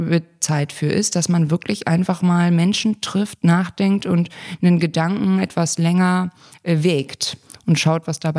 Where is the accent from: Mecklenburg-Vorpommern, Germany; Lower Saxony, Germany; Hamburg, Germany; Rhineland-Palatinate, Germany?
Hamburg, Germany; Ich bin in Hamburg groß geworden und das hat abgefärbt.